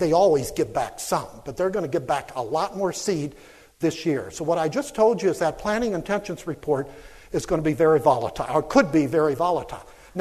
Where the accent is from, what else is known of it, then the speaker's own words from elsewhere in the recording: Illinois, United States; And I'm from Southern Illinois, by the way, okay?